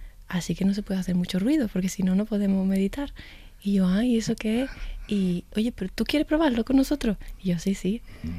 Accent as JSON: {"language": "Spanish", "town": "Chiclana de la Frontera", "region": "Andalusia", "country": "Spain", "tie": "born or raised there", "said": "ahí en Chiclana, que es mi pueblo."}